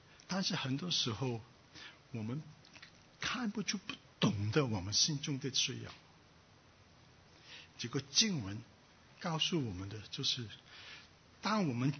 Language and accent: Chinese; China; 我们中国人很明白这个意思啊